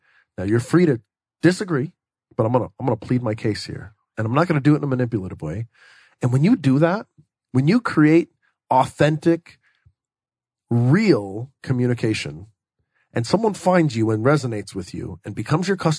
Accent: Texas, United States; well, I'm from Texas. I grew up in Texas, and Texans are known for being tall tale tellers and fish stories.

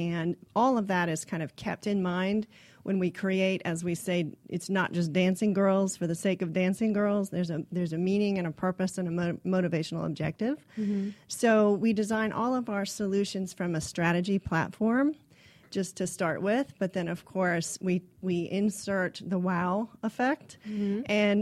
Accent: Florida, United States; I grew up in Florida, and so as a child, I was constantly going to Disney World

